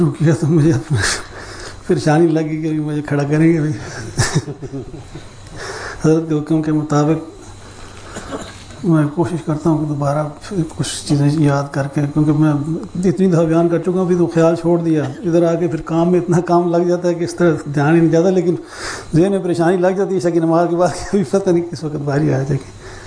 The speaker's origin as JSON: {"language": "Urdu", "town": "Lahore", "region": "Punjab", "country": "Pakistan", "said": "وہاں پہ ہم لاہور کے رہنے والے تھے, لاہور میں رہے فیملی"}